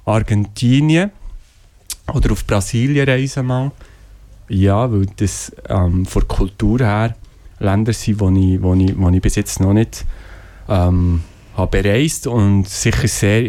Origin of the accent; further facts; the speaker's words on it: Bern, Switzerland; ich komme aus Bern.